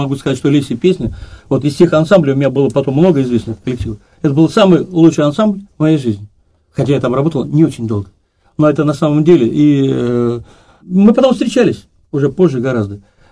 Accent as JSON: {"language": "Russian", "town": "Volgograd", "region": "Volgograd Oblast", "country": "Russia", "said": "я из Волгограда, южное братство."}